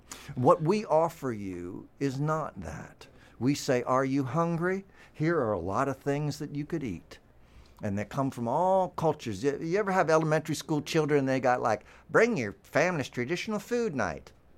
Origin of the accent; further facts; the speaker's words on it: Kentucky, United States; now in New Jersey, United States; So I'm from Kentucky, and I came up here to New Jersey with a whole gang of Kentucky folks.